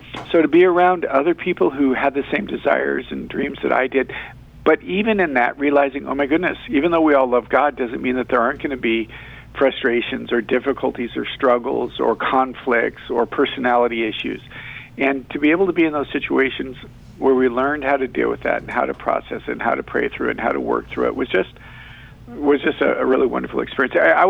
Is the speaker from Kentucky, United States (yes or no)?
no; Colorado, United States; I'm born and raised in Colorado, and I was attending a school out there